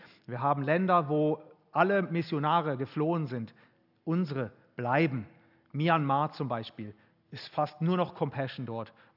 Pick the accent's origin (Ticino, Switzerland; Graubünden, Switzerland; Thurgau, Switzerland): Thurgau, Switzerland; Frauenfeld; Wir kommen aus Frauenfeld. … in der Mitte.